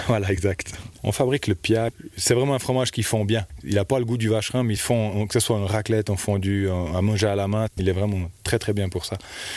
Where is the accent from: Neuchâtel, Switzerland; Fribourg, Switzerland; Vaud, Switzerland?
Vaud, Switzerland; Lécherette; je viens de la Lécherette à la ferme de la SIA.